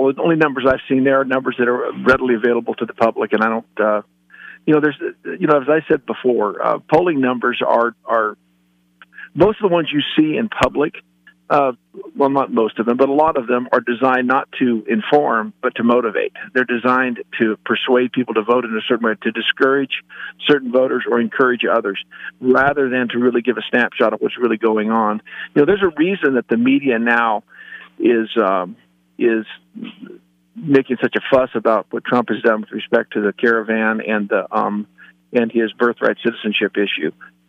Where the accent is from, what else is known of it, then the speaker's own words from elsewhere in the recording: California, United States; moved away; You know, I'm from California, but I left California to get away from that socialist state